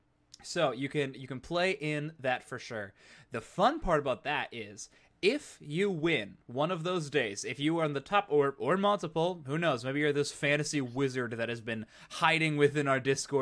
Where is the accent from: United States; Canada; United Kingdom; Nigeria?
Canada; I'm Canadian, so I won't do it back.